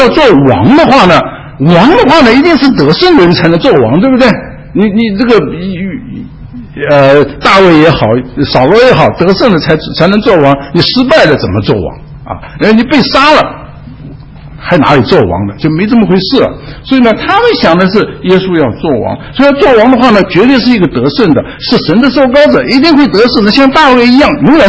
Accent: China; 我是中国人的话，他认为，嘿，你可能不忌讳这个哈。

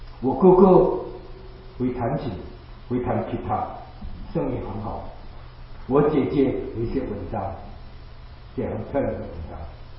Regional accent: Indonesia; moved away; 我在印尼长大的时候

